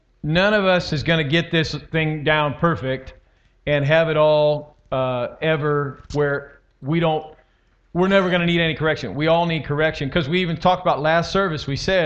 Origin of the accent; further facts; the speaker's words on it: Arizona, United States; But we are from Arizona. It's very hot in Arizona.